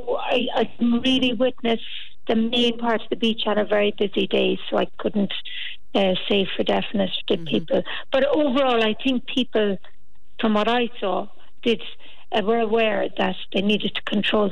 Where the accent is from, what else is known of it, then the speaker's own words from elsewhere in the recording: Ireland; also born or lived in United States / Australia; And I can understand that just was always the way growing up in Ireland, in rural Ireland.